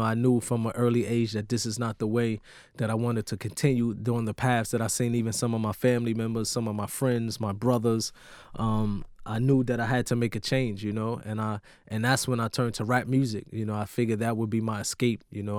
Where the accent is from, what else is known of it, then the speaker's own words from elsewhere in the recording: Newark, New Jersey, United States; also born or lived in Irvington, United States; In Newark, New Jersey, Irvington, New Jersey.